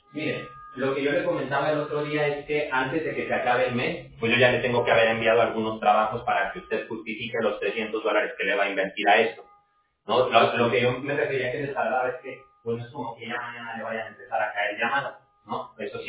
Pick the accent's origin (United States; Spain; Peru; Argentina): United States; California; Yo soy de California